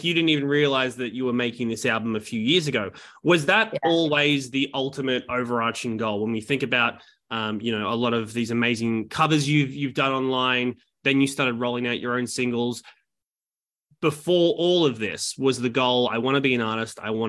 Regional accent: Australia; accent: Australian; now in New York, United States; as you can tell by my stupid accent, I'm from Australia, but I moved to New York late last year

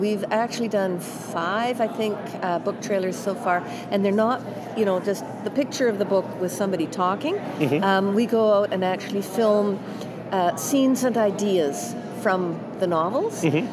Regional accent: Canada; Well, I am from Canada.

